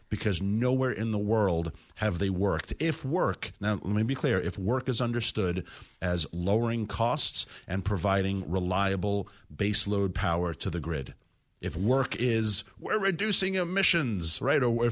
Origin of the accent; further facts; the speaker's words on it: New York, United States; A New Yorker. I'm a New Yorker. I can say that.